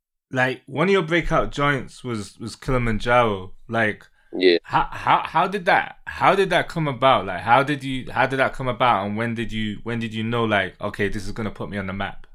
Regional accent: Toronto, Ontario, Canada; yeah, I'm from Toronto as well.

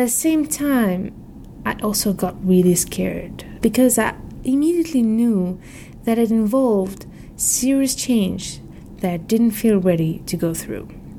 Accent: Algeria; also born or lived in India / Serbia / Uganda / France; I come from Algeria, and I grew up as a child in 4 countries. My parents worked for the diplomatic service, which led me to be born in India and grew up in Serbia, Algeria, and Uganda.

